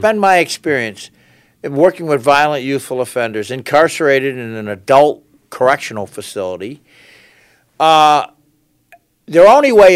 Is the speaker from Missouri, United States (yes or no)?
no; Pittsfield, Massachusetts, United States; Pittsfield is parochial. You know what I mean? I grew up in the North End. We never left the North End.